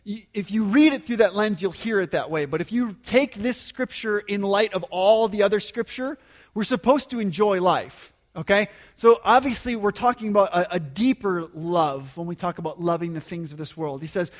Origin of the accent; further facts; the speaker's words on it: Wisconsin, United States; also born or lived in New Mexico; Now, I grew up here in Wisconsin, so I saw, you know, deer, and I saw big deer, I saw big bucks. And so I lived in New Mexico for 7 years.